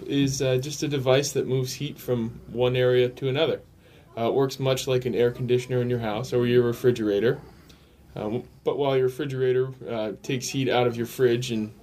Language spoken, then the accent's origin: English; Vermont, United States; So I grew up in Vermont, where I worked, you know, in the construction field my entire life.